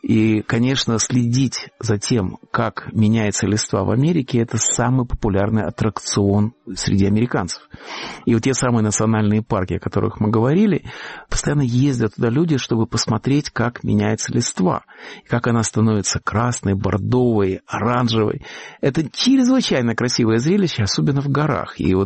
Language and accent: Russian; Riga, Latvia; now in United States; Вот мы с вами из Риги